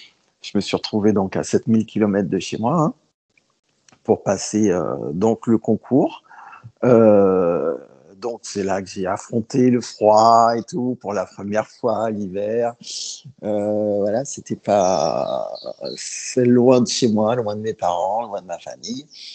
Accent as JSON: {"language": "French", "town": "Le Gosier", "country": "Guadeloupe", "tie": "born or raised there", "said": "Grandi en Guadeloupe, oh, c'est une expérience formidable, on va dire. Hein voilà, donc moi j'ai grandi au Gosier en fait. Je suis un enfant du Gosier, du coup."}